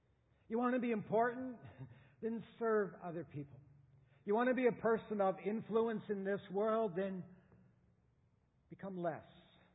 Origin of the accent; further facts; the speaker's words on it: Canada; moved away as an adult; now in New Zealand; my wife and I, Jeannie and I, we came from Canada 9 years ago. Before that, 25 years serving churches in Canada. Hence, I don't talk like you or like a Kiwi.